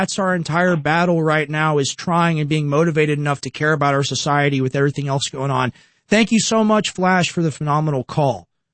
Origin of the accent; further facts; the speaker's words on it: Texas, United States; Especially it irks me, and not necessarily Southern, but is Texas. We are all from the South kind of together.